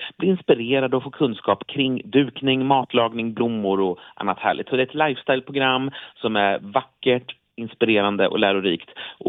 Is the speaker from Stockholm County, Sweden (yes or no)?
no; Örebro, Örebro County, Sweden; jag växte upp i Örebro och i vårt område Björkhaga där.